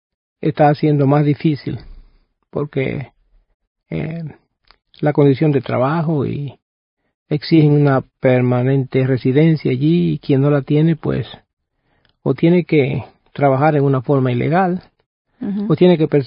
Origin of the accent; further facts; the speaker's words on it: Dominican Republic; now in New York, United States; Bueno, soy oriundo de República Dominicana.